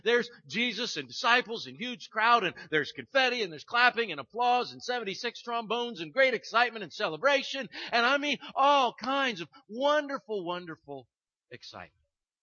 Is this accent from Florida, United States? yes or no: no; Iowa, United States; I grew up in Iowa and I was in 4-H.